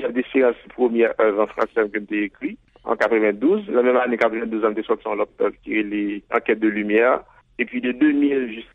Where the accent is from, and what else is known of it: Haiti